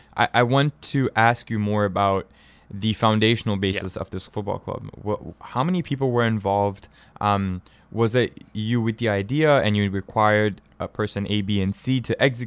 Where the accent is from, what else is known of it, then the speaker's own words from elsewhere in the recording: Tanzania; also born or lived in Kenya; I grew up in Tanzania and Kenya